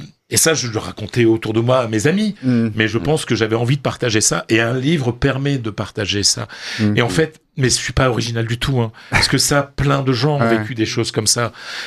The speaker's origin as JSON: {"language": "French", "country": "France", "said": "c'est aussi un livre sur notre culture à nous en tant que Français."}